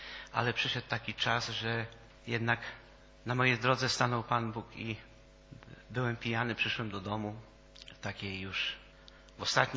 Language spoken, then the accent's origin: Polish; Nowa Ruda, Lower Silesian Voivodeship, Poland; now in Legnica, Poland; Ja przyjechałem tutaj do Legnicy, bo pochodzę z Nowej Rudy, to jest takie miasto koło Wałbrzycha.